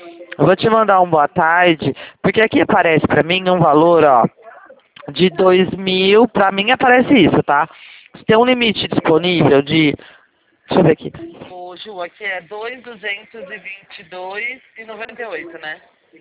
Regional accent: Limeira, São Paulo, Brazil; eu sou aqui de Limeira

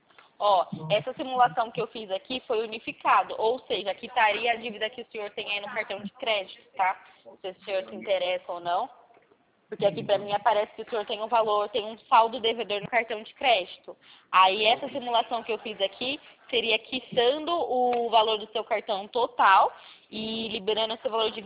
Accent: Campinas, São Paulo, Brazil; Então, eu sou aqui de Campinas

